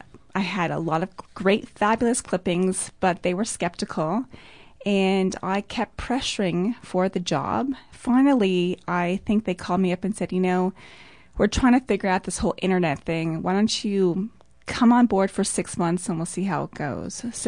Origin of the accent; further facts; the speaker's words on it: Toronto, Ontario, Canada; Well, I'm from Toronto, and I do love Toronto.